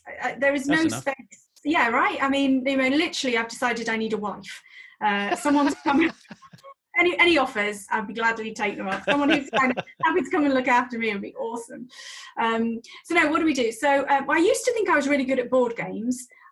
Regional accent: Wales, United Kingdom; From the north, the only part of Wales.

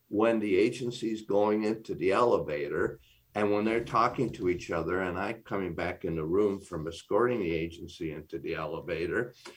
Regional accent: Canada; being Canadian, we touch a lot of different cultures, right? So I'm Canadian.

